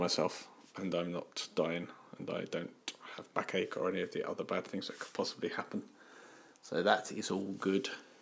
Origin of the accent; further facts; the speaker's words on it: United Kingdom; And because we're British, we're going to talk about it.